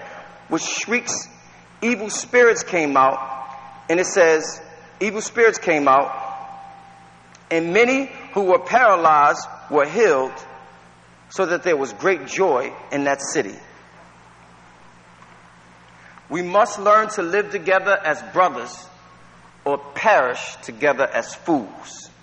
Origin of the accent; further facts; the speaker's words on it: United States; Because, you know, I'm an African-American. I grew up in, I was born in the United States.